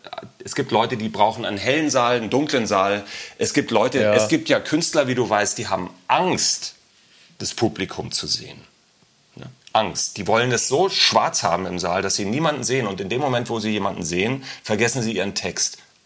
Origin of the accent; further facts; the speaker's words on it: Hanover, Lower Saxony, Germany; Ich komme halt ursprünglich aus Hannover.